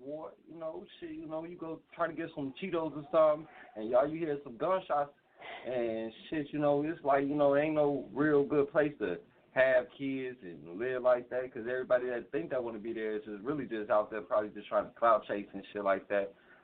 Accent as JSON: {"language": "English", "town": "Chicago", "region": "Illinois", "country": "United States", "tie": "born or raised there", "also_born_or_lived": "Rockford", "said": "Out there in Chicago and shit, man. I was living out there out west. I stayed out south, stayed up north, shit. Stayed in the burbs. I stayed everywhere. I even lived in Rockford and shit. So I just been all through Illinois throughout my whole life and shit"}